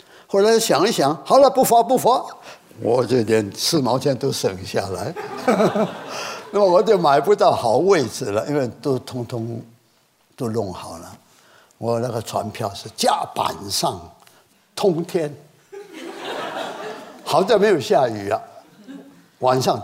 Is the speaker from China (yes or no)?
yes; Quanzhou, Fujian, China; 只晓得是要到厦门，我是泉州人啊